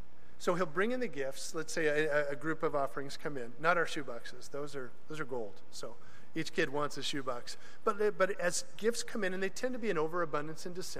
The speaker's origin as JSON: {"language": "English", "country": "Mexico", "second_language": "English", "said": "See, I come from Mexico. We have a lot of parties, but nothing compared to this."}